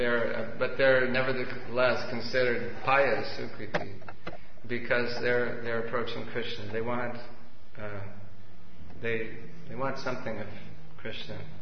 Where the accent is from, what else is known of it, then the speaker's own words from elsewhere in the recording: United States; I was raised in America and I don't speak English.